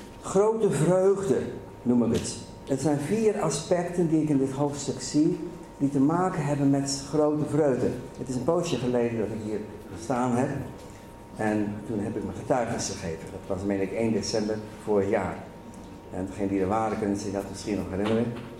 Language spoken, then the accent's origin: Dutch; Middelburg, Zeeland, Netherlands; voor degenen die mij niet kennen. Ik kom uit Middelburg.